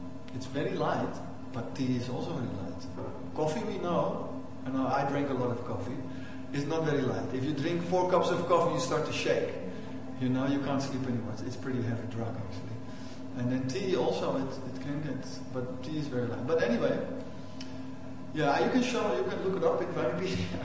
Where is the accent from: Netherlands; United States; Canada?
Netherlands; Amsterdam, North Holland; because I'm from Amsterdam, and then people say it's all the same